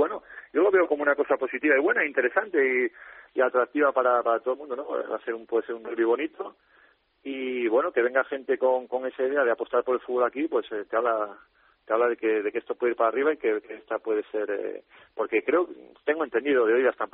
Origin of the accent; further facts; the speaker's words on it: Asturias, Spain; also born or lived in Málaga; yo soy de Asturias y encima he vivido y ahora estaba trabajando en Málaga